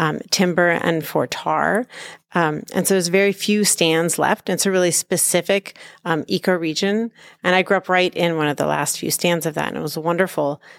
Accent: North Carolina, United States; now in Minnesota, United States; I'm originally from North Carolina. I am not from Minnesota.

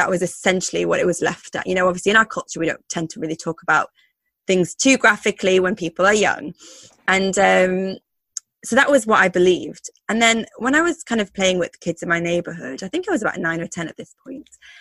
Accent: Ireland; born there; now in England; So I was born in Ireland, and then I lived in Canada and America before I moved to England. Now, obviously, my background is still Pakistani

